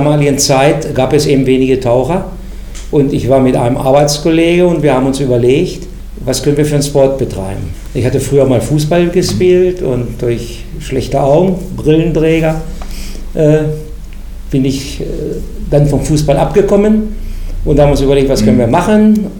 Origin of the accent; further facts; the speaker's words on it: Hanover, Lower Saxony, Germany; ich komme aus Linn-Nord und bin an sich ein richtiger Linder Butcher.